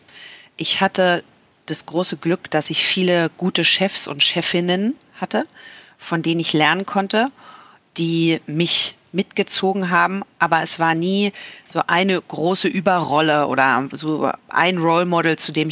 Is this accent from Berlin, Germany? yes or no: yes; Berlin, Germany; born there; Ich bin in Berlin geboren, Ende der 70er Jahre, fast an der Mauer.